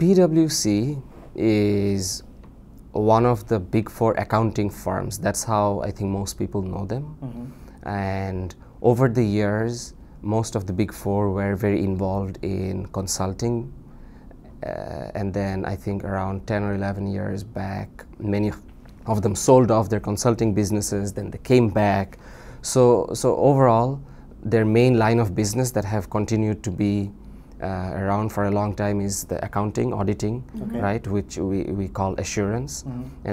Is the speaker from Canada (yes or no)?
no; Bangladesh; moved away as an adult; now in United States; I currently work as a management consultant. I've been in the US for 3 years, 2 years doing my MBA and then 1 year at work. I'm originally from Bangladesh.